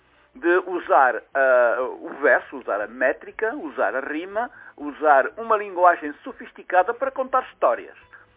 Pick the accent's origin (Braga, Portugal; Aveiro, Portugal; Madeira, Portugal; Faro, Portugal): Aveiro, Portugal; Murtosa; Estou na Mortosa, sou da Mortosa, é uma terra linda.